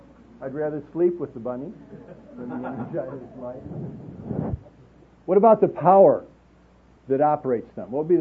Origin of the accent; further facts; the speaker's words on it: Chicago, Illinois, United States; born there; I was born in St. Luke's Hospital in Chicago, Illinois.